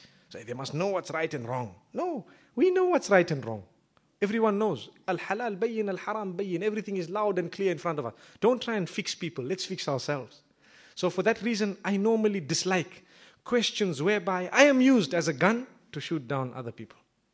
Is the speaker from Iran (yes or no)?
no; Zimbabwe; you know, I come from Zimbabwe.